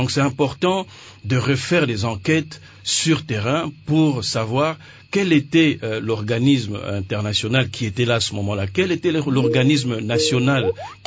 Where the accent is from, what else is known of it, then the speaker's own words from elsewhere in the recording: DR Congo; on se connaît, nous, en tant que Congolais